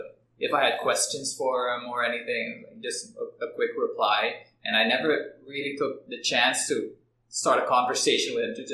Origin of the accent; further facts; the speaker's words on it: Suriname; Because we're from Suriname. No one knows where that is.